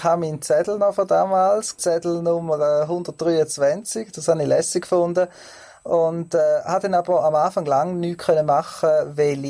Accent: Zug, Switzerland; Ich komme aus dem Kanton Zug

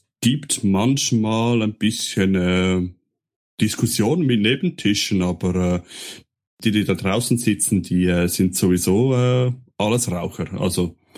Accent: Zurich, Switzerland; Ich bin ein Zürcher, ja.

